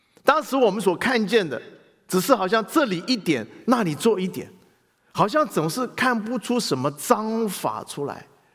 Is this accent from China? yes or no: no; Taiwan; 我只记得我小时候在台湾听过西非农耕队之类的，除此之外一无所知嘞。